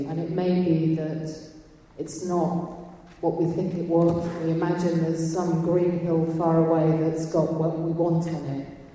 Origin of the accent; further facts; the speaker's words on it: Totnes, South West England, United Kingdom; I'm from Totnes